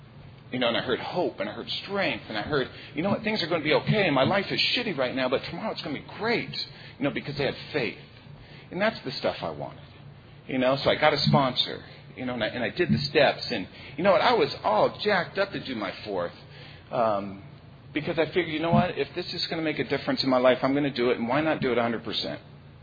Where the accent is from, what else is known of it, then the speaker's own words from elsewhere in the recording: Glendale, Arizona, United States; I am from Glendale, Arizona